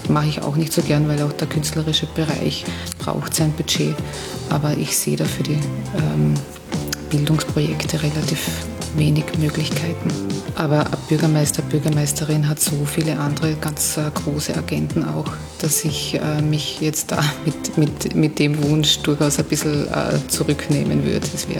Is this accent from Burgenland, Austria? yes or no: no; Carinthia, Austria; now in Vienna, Austria; Nein, ich bin Kärntnerin.